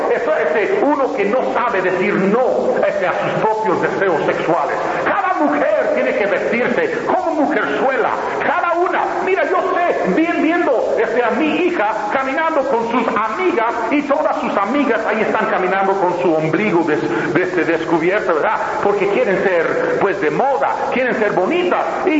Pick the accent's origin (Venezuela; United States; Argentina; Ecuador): United States; En mi tierra, Estados Unidos, es más de 1 millón por año que mueren